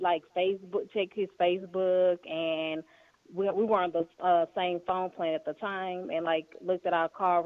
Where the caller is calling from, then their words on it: Dallas, Texas, United States; Dallas, Texas.